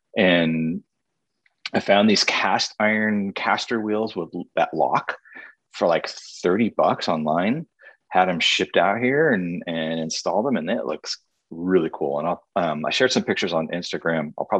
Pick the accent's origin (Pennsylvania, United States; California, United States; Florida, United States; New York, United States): California, United States; San Francisco; Actually, I in San Francisco, growing up in San Francisco, we are constantly remodeling our apartments.